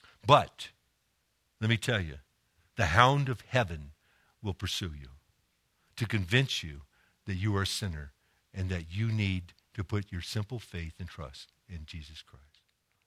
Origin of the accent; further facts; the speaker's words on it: Ireland; or a good attitude or of just being Irish.